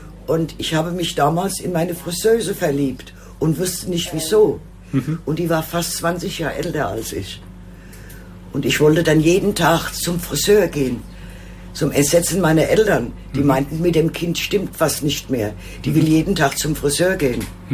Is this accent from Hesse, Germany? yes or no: yes; Frankfurt, Hesse, Germany; born there; Ich bin eine echte Seckbacherin. Ich bin in Seckbach geboren, jawohl.